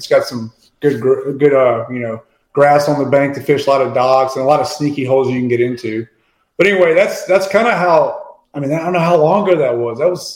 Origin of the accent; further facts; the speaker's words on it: Louisiana, United States; And I fished growing up in Louisiana. You know, I fished forever.